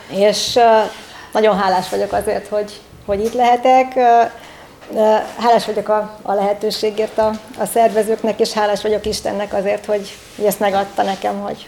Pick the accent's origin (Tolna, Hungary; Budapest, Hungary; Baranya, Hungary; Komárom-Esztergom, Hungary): Baranya, Hungary; Pécs; born there; Pécset születtem, és azért lettem evangélikus, mert az apai nagyapám evangélikus lelkész volt